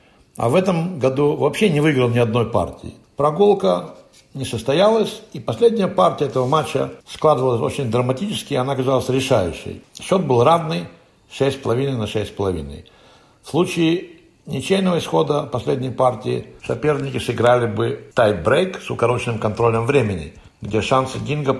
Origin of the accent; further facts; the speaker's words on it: Riga, Latvia; рижанин Михаил Таль из моего родного города